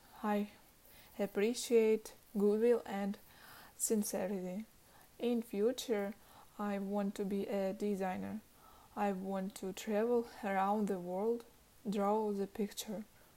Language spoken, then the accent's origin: English; Kostroma, Kostroma Oblast, Russia; I am 18 years old. I was born in 2002. I am from Kostroma. The city is located on the Volga River. I come from a small family. I live with my mother, my father.